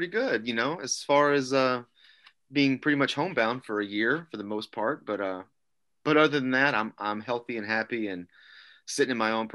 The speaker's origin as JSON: {"language": "English", "region": "Texas", "country": "United States", "tie": "born or raised there", "said": "So yeah, I grew up in Southeast Texas, and I was a first-generation student, so no one from either side of my family had gone to college."}